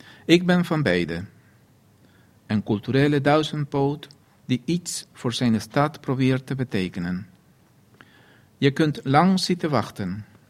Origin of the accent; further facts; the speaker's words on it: Chile; now in Netherlands; ik ben uit Chili gevlucht, in de tijd dat vluchtelingen wel vreemdelingen waren, maar welkom. Op een koude winterdag landde ik samen met mijn familie op Schiphol.